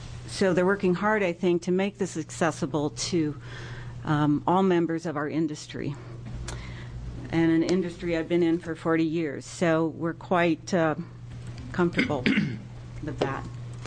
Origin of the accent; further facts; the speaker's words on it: North Plains, Oregon, United States; I'm from North Plains, Oregon.